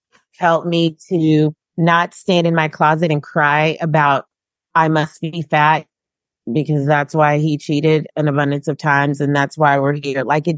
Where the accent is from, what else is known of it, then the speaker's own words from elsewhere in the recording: Southern United States, United States; I really, you know, I grew up in the South. And so in the South, you get married and you have kids and you get the house with the fence and the dog.